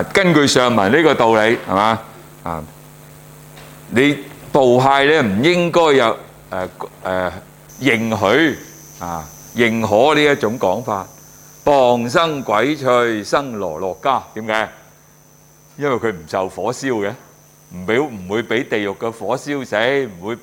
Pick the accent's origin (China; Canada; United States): China; 翻译做地狱咧，顺应翻我哋中国人的那种认识啊。